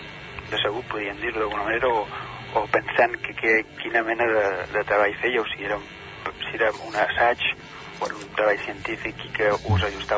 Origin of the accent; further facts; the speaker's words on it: Manresa, Catalonia, Spain; jo com soc de Manresa